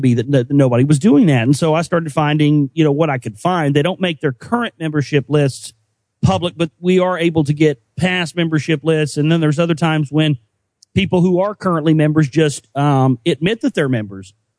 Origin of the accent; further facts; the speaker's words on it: Dallas, Texas, United States; because he said that they had affiliations in Dallas where I live. That's my hometown.